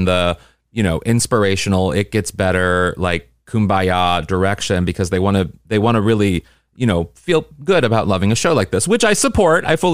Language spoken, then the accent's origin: English; St. Louis, Missouri, United States; also born or lived in New York; now in Los Angeles, United States; I mean, I'm from St. Louis, Missouri